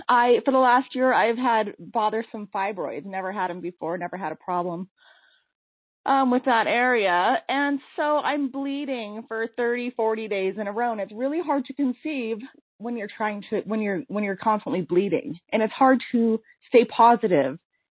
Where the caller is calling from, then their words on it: Salt Lake City, Utah, United States; I'm calling from Salt Lake City.